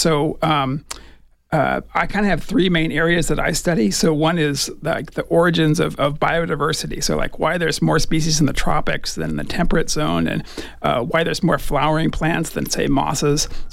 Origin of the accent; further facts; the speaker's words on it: Colorado, United States; Okay, so I grew up in Colorado, and I got my undergraduate degree at the University of Kansas